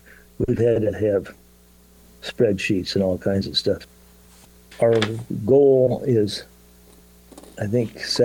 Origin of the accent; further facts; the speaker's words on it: Ohio, United States; I grew up in Ohio, and there aren't any meadowlarks there anymore.